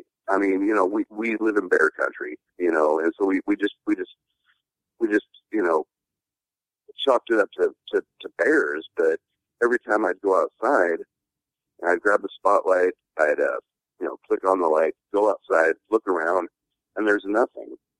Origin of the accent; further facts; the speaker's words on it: Northwest, United States; And growing up in the Northwest, it's like, you know, I heard a lot of stories